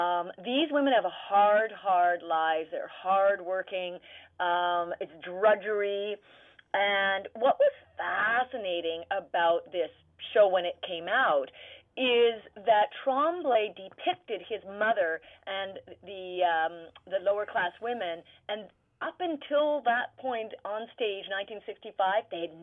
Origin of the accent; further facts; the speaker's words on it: England, United Kingdom; we're all English